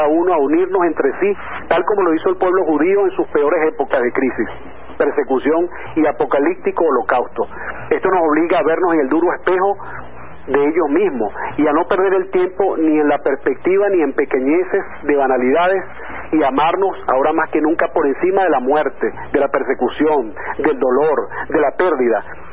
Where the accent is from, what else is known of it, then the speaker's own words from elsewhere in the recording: Venezuela; Nosotros no somos conquistadores, fuimos libertadores, somos libertadores, y ese es el legado, ese es el orgullo de nosotros los venezolanos.